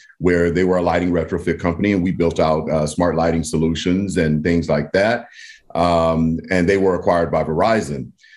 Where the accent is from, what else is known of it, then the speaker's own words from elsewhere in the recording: California, United States; Ironically, being that I was from the Bay Area, first city that I got was Palo Alto.